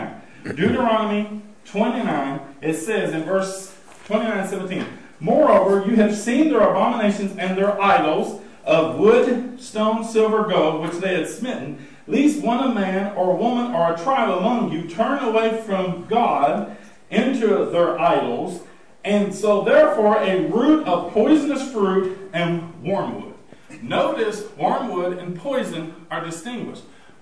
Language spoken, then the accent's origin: English; Arkansas, United States; Hillbilly, I'm from Arkansas.